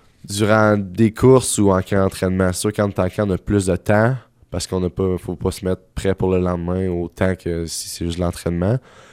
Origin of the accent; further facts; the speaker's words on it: Quebec, Canada; On n'est pas habitué de voir ça quand on vient du Québec.